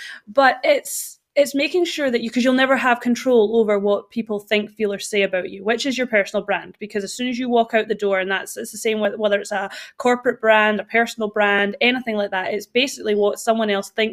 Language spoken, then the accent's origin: English; Scotland, United Kingdom; I grew up in Scotland. I do have two homes. My mom and dad are still in Scotland, so that is home. Like that's where my heart is.